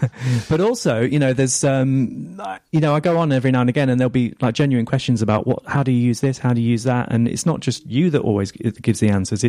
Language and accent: English; Manchester, North West England, United Kingdom; also born or lived in Lancaster; Well, originally Manchester. So I grew up there, went to school there, and then I went to university in a place called Lancaster, which is even further north.